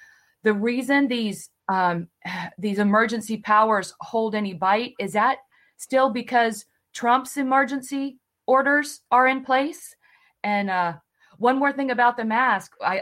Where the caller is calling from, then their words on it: Florida, United States; Hey, good morning. I'm from Florida